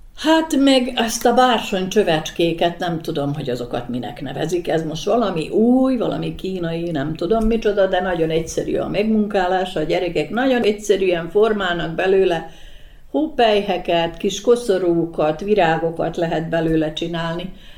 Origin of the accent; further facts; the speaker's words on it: Csóka, Vojvodina, Serbia; born there; Az egyetlen kivétel Csóka, ahova eljárunk, mert én csókai születésű vagyok, és valahogy a szívem az hazahúz.